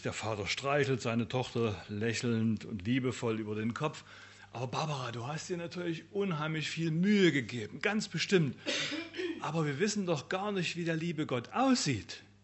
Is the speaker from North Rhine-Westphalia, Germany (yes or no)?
no; Dresden, Saxony, Germany; accent: Saxon; Ach so, meine Sprache. Also, Entschuldigung, heute wird sächsisch. Meine Heimatstadt liegt, das ist die schönste Stadt Deutschlands, sage ich, vielleicht der eine oder andere auch, ist Dresden.